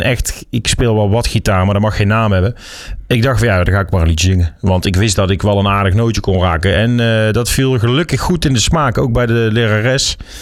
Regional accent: Oosterhout, North Brabant, Netherlands; Dat het te horen is dat ik uit Brabant kom.

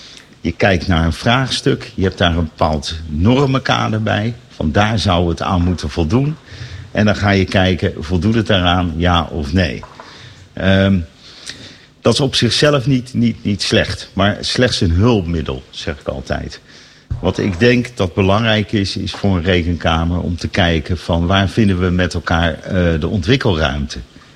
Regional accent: Noordwijk, South Holland, Netherlands; Ik kom zelf uit Noordwijk. Noordwijk aan zee. Dorpje aan zee. Prachtig dorpje. Het mooiste bloemencorso van Nederland.

